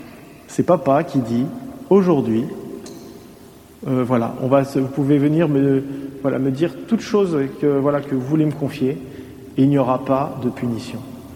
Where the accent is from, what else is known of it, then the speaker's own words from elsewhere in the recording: the Alps, France; Moi, je viens des Alpes, ma mère est des Hautes-Alpes, donc les Alpes du Sud.